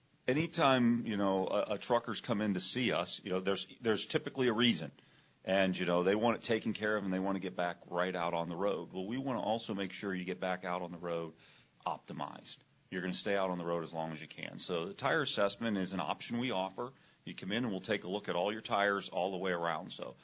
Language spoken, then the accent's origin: English; Akron, Ohio, United States; Well, I grew up in Akron, Ohio, and my grandfather was a tire builder for the Firestone Tire and Rubber Company.